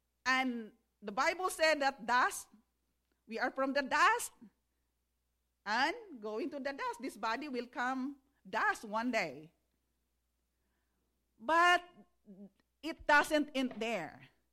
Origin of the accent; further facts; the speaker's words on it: Philippines; now in United States; So maybe we are not in the Philippines. I grew up in the Philippines.